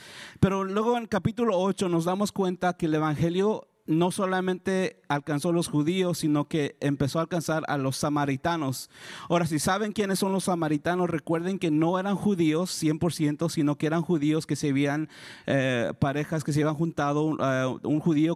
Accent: Mexico City, Mexico; born there; yo nací en el 1984 en la Ciudad de México, que antes se decía el Distrito Federal

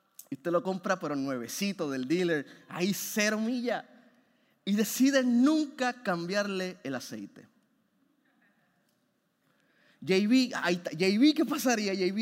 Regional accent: Puerto Rico; Muchos de nosotros cambiamos de trabajo, de país, ¿verdad? Yo vengo de Puerto Rico

